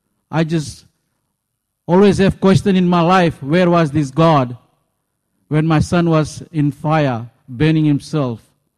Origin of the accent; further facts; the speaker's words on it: Fiji; moved away as an adult; Originally, I was born in Fiji. And I'm as Fijian Indian.